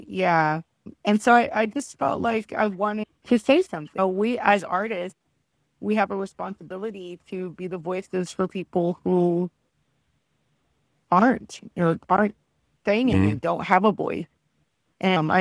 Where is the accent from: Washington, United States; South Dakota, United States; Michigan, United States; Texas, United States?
Texas, United States; born there; So I have a Cuban father, I have a Mexican mother, but I am American. I was born here in Texas.